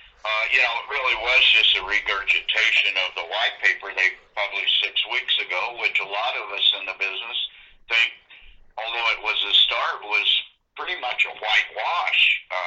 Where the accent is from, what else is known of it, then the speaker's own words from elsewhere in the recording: United States; I'm an American, so we're used to one regulatory agency